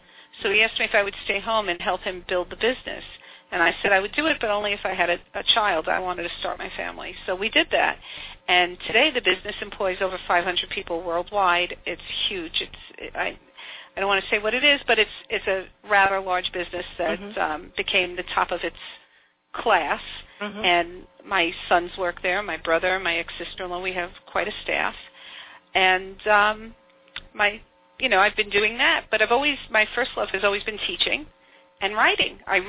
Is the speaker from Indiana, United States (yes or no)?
no; Brooklyn, New York, United States; Well, I was born in the States, in Brooklyn, New York, and brought up here